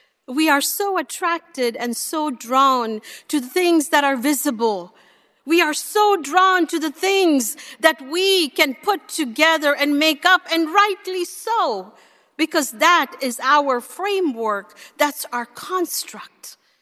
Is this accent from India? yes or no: yes; India; I grew up in India, and I have not heard about a God who waits for someone to say yes.